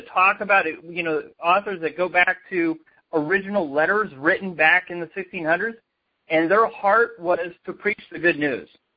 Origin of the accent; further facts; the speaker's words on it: Pennsylvania, United States; when I grew up in Pennsylvania, you know, you learned all this rich history of the Quakers